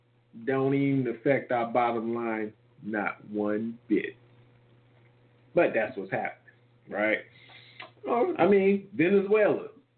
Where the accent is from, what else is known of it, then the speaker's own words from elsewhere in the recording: United States; It's just like, yeah, we're Americans. I'm American. I'm American.